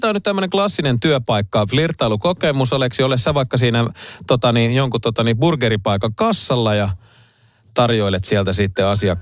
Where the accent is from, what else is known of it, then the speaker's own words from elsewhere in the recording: Vantaa, Uusimaa, Finland; mä oon itse asunut Hakunilassa, mä oon Itä-Vantaalta kotosia